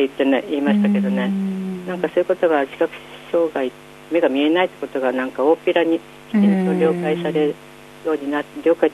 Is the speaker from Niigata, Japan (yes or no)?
yes; Nagaoka, Niigata, Japan; あの新潟生まれ長岡ですから長岡全部学校もみんな戦災で焼けましたし